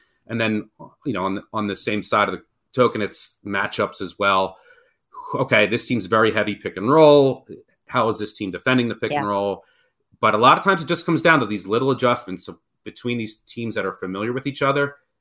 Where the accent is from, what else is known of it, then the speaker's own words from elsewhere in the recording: Lexington, Kentucky, United States; Yeah, well, that's just my hometown. I live in Lexington, very close to the program.